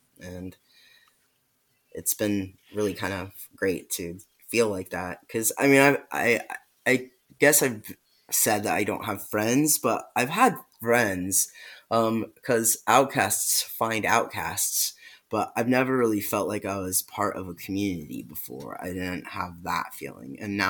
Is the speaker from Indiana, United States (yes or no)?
yes; Terre Haute, Indiana, United States; because I'm from Terre Haute. It's not where I live now.